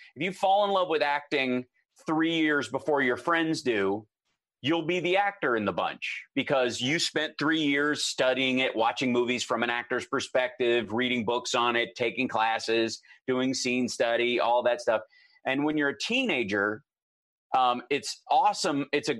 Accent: Peaks Mill, Kentucky, United States; When I grew up in Kentucky, the idea of doing any of it was all fantasy or just impossible. Like there is no, when you grow up in Peaks Mill, Kentucky, there is no, you know, musician, like rock star anyways.

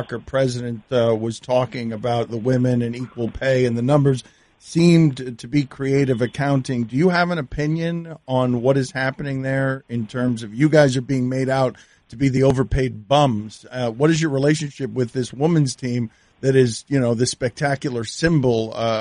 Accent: Jersey City, New Jersey, United States; Yeah, no, I grew up in Jersey City

